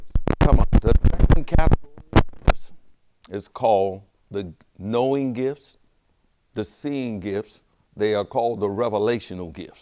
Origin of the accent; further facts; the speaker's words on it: New Orleans, Louisiana, United States; Yeah, I know I'm from New Orleans. I'm a New Orleans Saints fan.